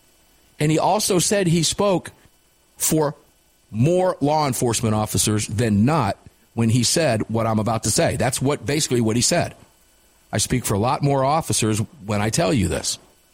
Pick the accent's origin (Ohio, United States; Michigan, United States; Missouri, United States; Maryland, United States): Michigan, United States; Yeah, in Michigan, I spent a number of years growing up in Michigan from the time I was 9 to 15. And we were plinking like crazy all the time. I fired my first gun in Michigan.